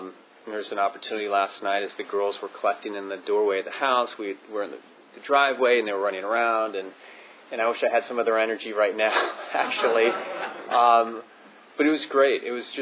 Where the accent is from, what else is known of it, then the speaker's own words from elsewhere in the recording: Los Angeles, California, United States; also born or lived in San Francisco; I got sober in California. I'm originally from California, born in San Francisco, and kind of grew up in the Los Angeles area for all my real formative years.